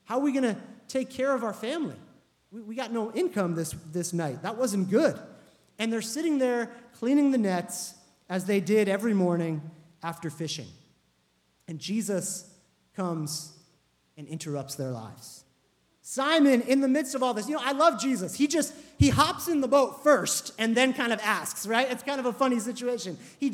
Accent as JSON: {"language": "English", "region": "New Jersey", "country": "United States", "tie": "born or raised there", "lives_now": "New York City, United States", "said": "we've been in New York almost 11 years, which is kind of mind-blowing to me. I mean, we grew up in New Jersey, but I think that qualifies me as a New Yorker now."}